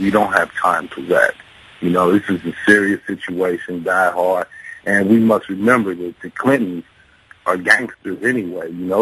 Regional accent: Midwest, United States; now in Staten Island, United States; I'm in New York. I'm in Staten Island. I'm from the Midwest.

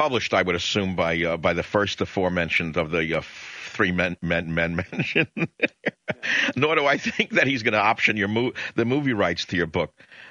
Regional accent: New York, United States; accent: New York; I was born in New York and lived in New York and left New York so long ago. I'm the only one left with a New York accent

